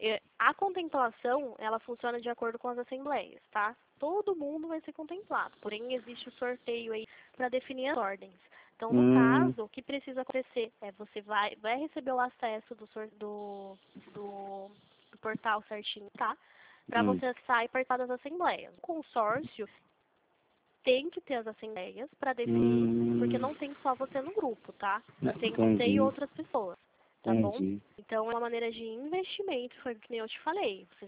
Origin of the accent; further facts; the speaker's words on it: Limeira, São Paulo, Brazil; eu falo aqui do interior de São Paulo, porque eu sou de Limeira.